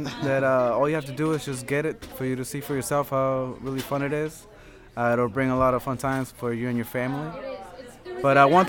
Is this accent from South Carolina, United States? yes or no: yes; Goose Creek, South Carolina, United States; So we're from Goose Creek.